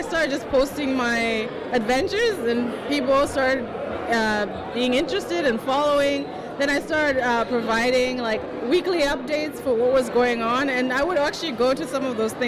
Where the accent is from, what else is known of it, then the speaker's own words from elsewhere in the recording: Zimbabwe; now in Vancouver, Canada; I've been in Vancouver the past 13 years. So I'm a transplant. I came from Zimbabwe in Southern Africa.